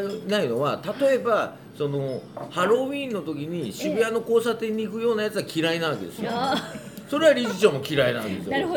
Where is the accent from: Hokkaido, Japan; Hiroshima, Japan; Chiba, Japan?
Chiba, Japan; Funabashi; あ、それはね、うん、船橋なんで、うん、漁師町なんですね、うん、要は海があるんですけど、